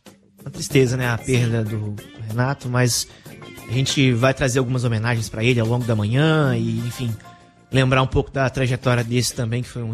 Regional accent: Minas Gerais, Brazil; now in Rio de Janeiro, Brazil; Mas o meu sotaque é um pouquinho misturado, viu, Donato? Porque eu nasci em Minas. Nasci em Minas, me mudei para outras regiões de Minas. E aí vim pro Rio de Janeiro, tô aqui já... Vai fazer 4 anos

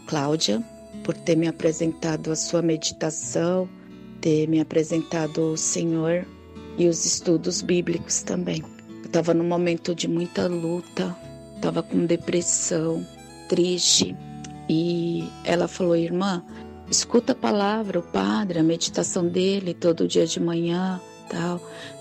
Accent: Xique-Xique, Bahia, Brazil; now in São Paulo, Brazil; sou da cidade de Xique-Xique, Bahia, mas moro em São Paulo há 30 anos.

